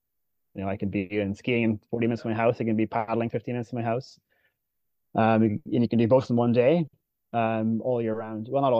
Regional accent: Northern Ireland, United Kingdom; moved away as an adult; now in Vancouver, Canada; Well, I'm originally from Northern Ireland, hence my SUP and Irish team name. And I came to Vancouver to go skiing for a season in 2012 and never went home. I decided to stay here.

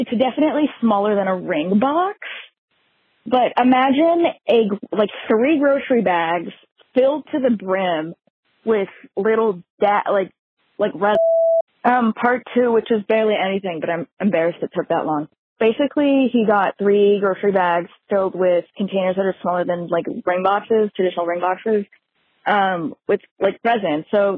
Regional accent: California, United States; But basically, I'm from the Bay Area, the South Bay Area, and I used to work at a dispensary in the South Bay Area.

